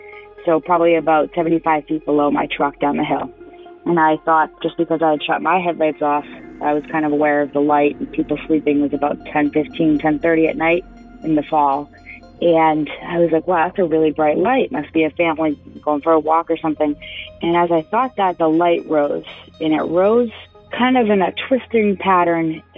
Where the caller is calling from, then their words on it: Marlborough, Massachusetts, United States; I'm calling from Marlborough, Massachusetts.